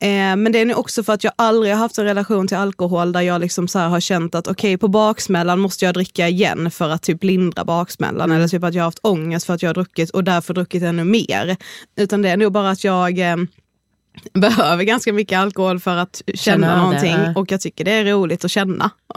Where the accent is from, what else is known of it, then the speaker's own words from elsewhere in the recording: Karlshamn, Blekinge, Sweden; now in Stockholm, Sweden; vi har ju också åkt hem väldigt mycket och festat hemma i Karlshamn också under tiden vi har bott i Stockholm.